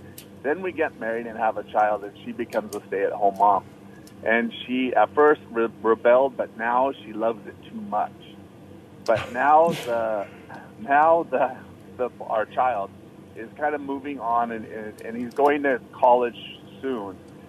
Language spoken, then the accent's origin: English; United States; I'm an American, and I'm working.